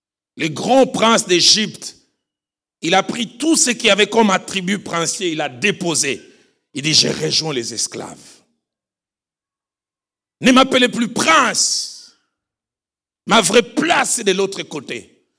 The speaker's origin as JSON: {"language": "French", "region": "Kinshasa", "country": "DR Congo", "said": "chez nous à Kinshasa, dans notre grand stade, le stade des martyrs."}